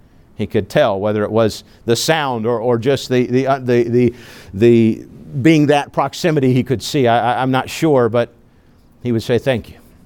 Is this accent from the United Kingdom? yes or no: no; China; English is a second language; Growing up in China, it's in a third world country that it was, it seems to be ever changing and ever modernizing. The China that is now is not really the China that I knew as a boy.